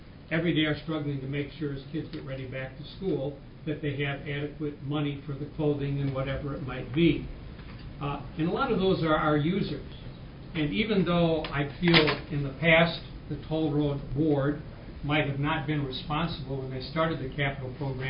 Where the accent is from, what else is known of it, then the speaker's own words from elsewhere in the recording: United States; I come from Lake County.